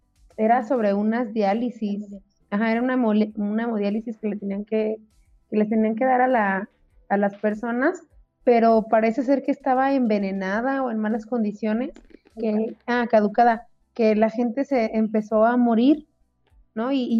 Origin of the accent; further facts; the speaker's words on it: Mexico; ahora sí, como buenos mexicanos, que lo barato sale caro